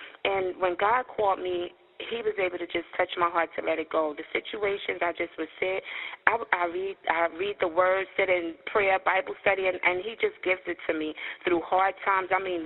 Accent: Bronx, New York, United States; also born or lived in New Jersey; I'm born and raised in the Bronx and New Jersey, Newark, East Orange, Montclair, then back here to the Bronx, did a little of Brooklyn, Bed-Stuy

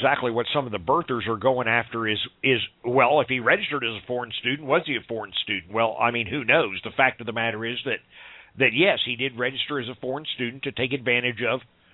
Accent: Stratford, Missouri, United States; I was raised in Stratford, Missouri, a town where the population of the city was a little bit less than the population of the high school

